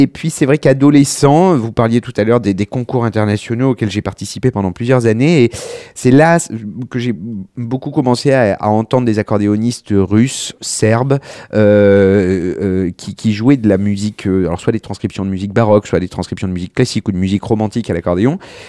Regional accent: Auvergne-Rhône-Alpes, France; je suis né en Auvergne et c'est vrai que très vite, j'ai baigné dans cet univers du musette et de la musique populaire

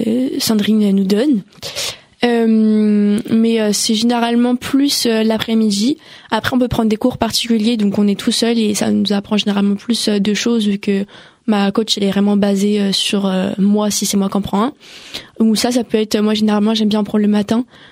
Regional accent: Île-de-France, France; Non, on vient tout du Val d'Oise.

